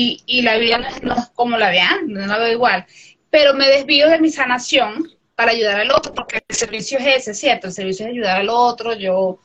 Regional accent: Venezuela; now in Medellín, Colombia; Bueno, yo soy de Venezuela, pero vivo en Medellín.

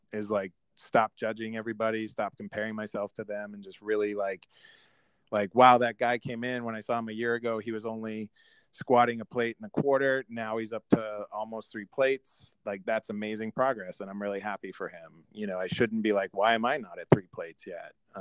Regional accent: Lowell, Massachusetts, United States; I grew up in Lowell, Massachusetts. I was a overweight gay kid in the early 80s in Lowell, Massachusetts.

